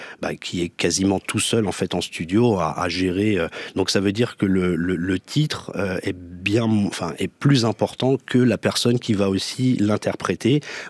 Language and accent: French; Germany; accent: German; French is a second language; je vais le dire avec mon accent allemand